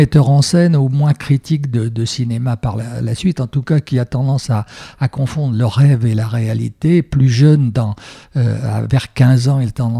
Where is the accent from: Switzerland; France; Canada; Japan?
France; Montluçon, Auvergne-Rhône-Alpes; je parle essentiellement de ma ville natale de Montluçon, qui est une ville industrielle, ça n'a rien de glamour